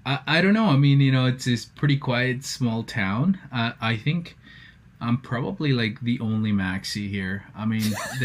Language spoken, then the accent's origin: English; El Salvador; now in Canada; I'm also from El Salvador, and I go down to El Salvador periodically to visit family and friends and just chill out and take refuge from the Saskatchewan winters.